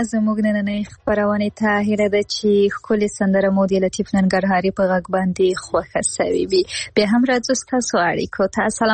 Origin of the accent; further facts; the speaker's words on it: Afghanistan; زه د افغانستان یم